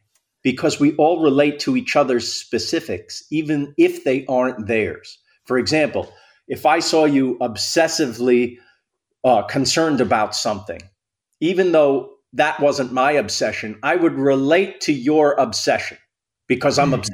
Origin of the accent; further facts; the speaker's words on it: United States; I'm just an American who gets the culture off the TV and movies.